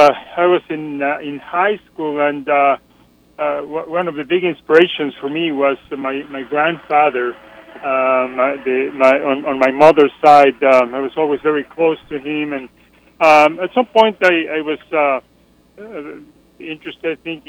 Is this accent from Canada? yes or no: no; Mexico; English is a second language; moved away as an adult; now in Houston, United States; Well, I'm originally from Mexico, and I started my career in Mexico. I did my medical school there, and then I came to Houston to do my training in hematology initially